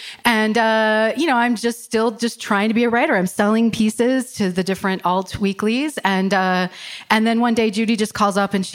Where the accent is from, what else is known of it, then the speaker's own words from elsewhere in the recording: Indiana, United States; I grew up in Indiana where like the main kind of writing that I experienced was journalism.